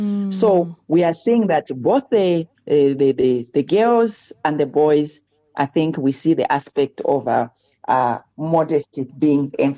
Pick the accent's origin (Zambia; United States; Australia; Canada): Zambia; Western Province; I come from a culture where men wear skirts. I'm Lozi from Western Zambia. They wear skirts and it's called a siziba.